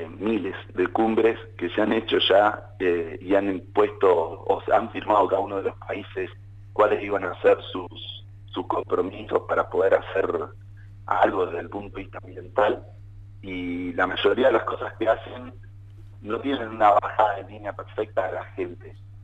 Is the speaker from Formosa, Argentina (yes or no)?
no; Neuquén, Argentina; Creo que yo soy neuquino y nosotros nos dolía la vista verlo, el río así, en el lugar donde vos te criaste y estuviste bañándote